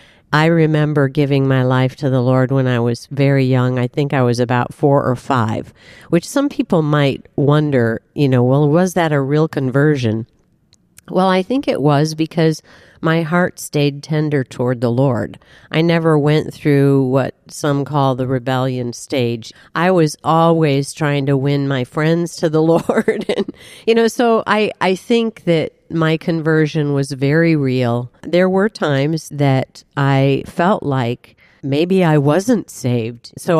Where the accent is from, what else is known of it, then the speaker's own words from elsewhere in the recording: Wheaton, Illinois, United States; Well, I grew up in the Chicago area. My family was from Wheaton, Illinois, and my dad had been a professor at Wheaton College.